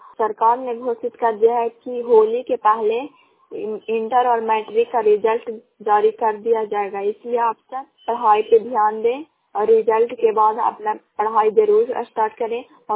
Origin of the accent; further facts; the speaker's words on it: Chand, Bihar, India; ग्राम चांद, पंचायत चांद, प्रखंड करारपुरसराय, जिला नालंदा के निवासी हूँ।